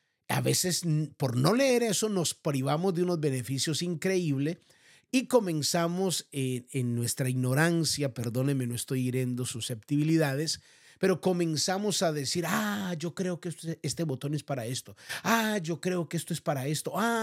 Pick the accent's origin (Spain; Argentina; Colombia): Colombia; En mi país, Colombia, pues una estufa, una estufa, así decimos